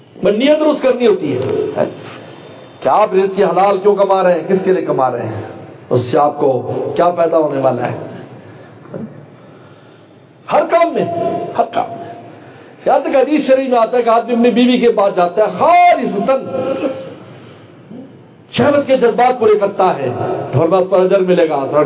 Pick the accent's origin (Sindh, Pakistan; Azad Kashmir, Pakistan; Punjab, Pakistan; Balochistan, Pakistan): Punjab, Pakistan; Bahawalnagar; میرا تعلق بھاون نگر سے میں رہتا ہوں، لیکن اگر سے میں بھاون نگر کے ہم نہیں، ہم چائنا کے رہنے والے ہیں سر